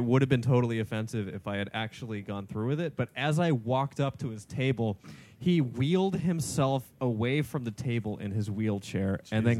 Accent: San Diego, California, United States; I grew up in San Diego, which means I went to Comic-Con every single year

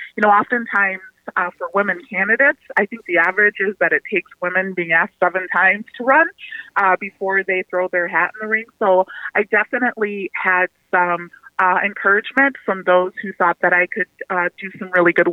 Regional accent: Minnesota, United States; So I actually was born and raised in Minnesota.

